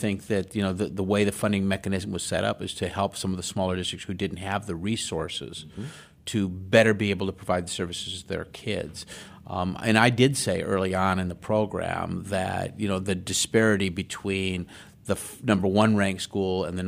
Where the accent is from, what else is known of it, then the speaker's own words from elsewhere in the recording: Iowa, United States; I know this growing up in Iowa